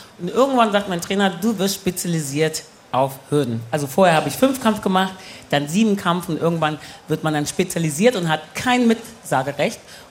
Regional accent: England, United Kingdom; ich komme aus England im Jahrgang 80, 39 und immer noch sexy.

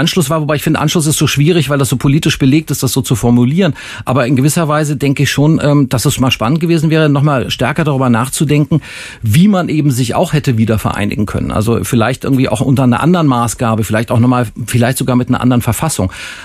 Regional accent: West Germany, Germany; Dachte, also ganz schön nett von mir als Wessi.

